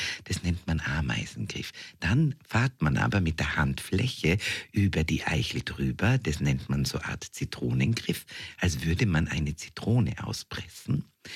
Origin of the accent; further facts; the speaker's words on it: Vorarlberg, Austria; was ich als Vorarlbergerin jetzt nicht so wahnsinnig erotisch finde